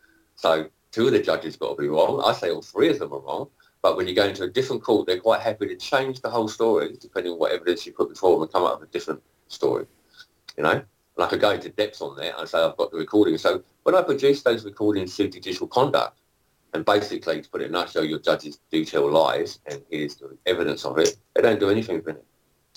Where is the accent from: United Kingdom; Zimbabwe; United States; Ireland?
United Kingdom; London; I'm actually from the UK. I'm from London.